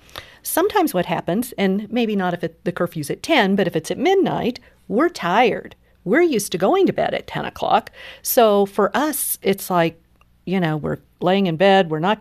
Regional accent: Cincinnati, Ohio, United States; We're from Cincinnati.

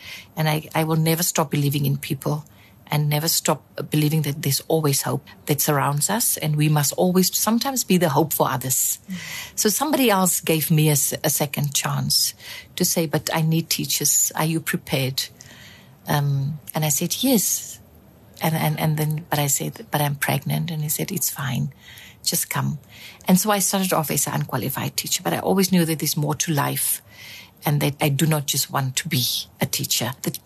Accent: Karasburg, ǁKaras, Namibia; I was born in Karasburg in the far south

